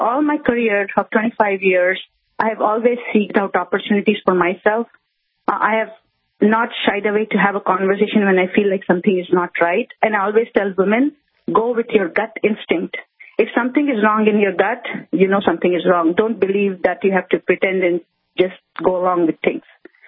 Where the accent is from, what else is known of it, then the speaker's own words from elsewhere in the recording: India; now in United States; be it growing up in India, going to school, participating in different competitions.